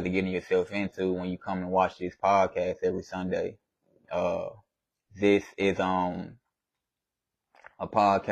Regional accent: Memphis, Tennessee, United States; also born or lived in Washington, District of Columbia, United States / Maryland / West Virginia / Virginia Beach; I'm from Memphis, Tennessee. Where I was born in DC, Washington, DC, and I was raised in Atlanta, Maryland area. Kind of moved around a little bit, pops was in the military.

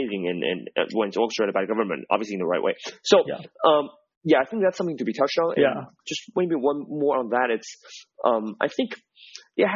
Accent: Shenzhen, Guangdong, China; Now, I grew up in Shenzhen, but still the most foreigners I've seen, even though there's foreigners around always, even when I was a little kid.

